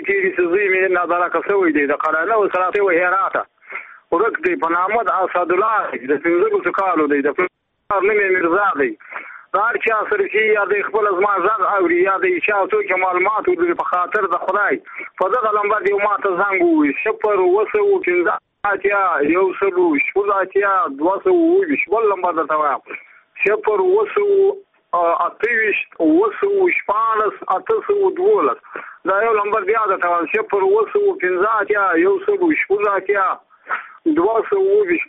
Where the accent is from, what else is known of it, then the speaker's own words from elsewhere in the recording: Badghis, Afghanistan; زه په خپل د بادغیس ولایت یم